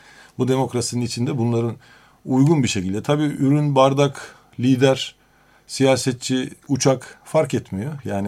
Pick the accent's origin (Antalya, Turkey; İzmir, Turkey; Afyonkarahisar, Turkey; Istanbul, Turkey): İzmir, Turkey; Karşıyaka; şimdi ben Akdenizliyim, Karşıyakalıyım.